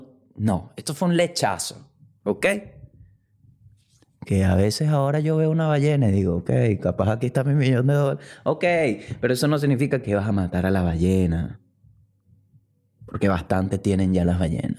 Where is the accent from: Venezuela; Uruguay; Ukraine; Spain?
Venezuela; mi responsabilidad acá como un venezolano que está dándole un mensaje a otro venezolano